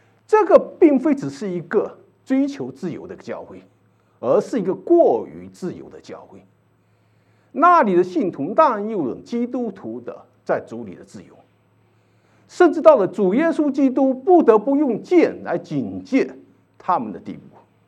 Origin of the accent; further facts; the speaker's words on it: China; 比如说我们中国人很爱吃